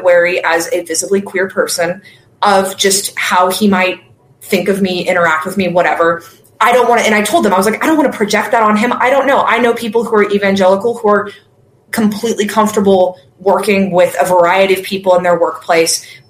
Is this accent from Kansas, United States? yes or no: yes; Kansas, United States; I grew up in Kansas as a person who has lived in the Midwest for most of my life as a Christian myself.